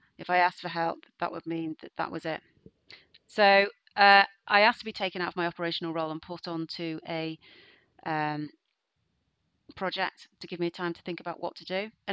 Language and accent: English; Liverpool, North West England, United Kingdom; And I decided to come back home. I'm from Liverpool